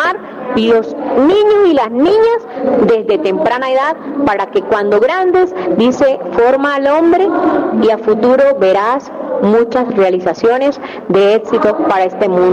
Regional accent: La Guajira, Colombia; Colombia es un palacio para todos, pero más linda es mi tierra, la Guajira.

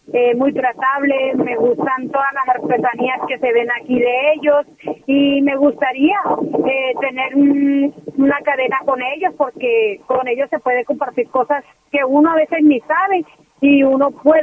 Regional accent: Bogotá, Colombia; now in La Guajira, Colombia; yo llevo 15 años, 17 años viviendo aquí en La Guajira. Yo soy de Bogotá, me vine para La Guajira.

